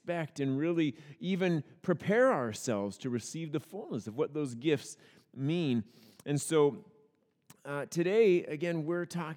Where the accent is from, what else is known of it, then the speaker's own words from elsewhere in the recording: Oregon, United States; Now, we come from Oregon, and it's the Christmas tree capital of the world.